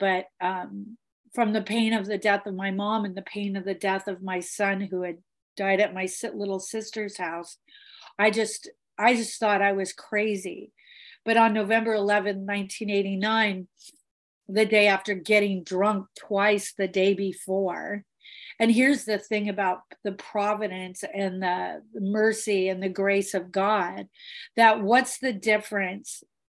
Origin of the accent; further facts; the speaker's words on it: Bellingham, Washington, United States; I came from Bellingham, Washington. I was in this little hippie town.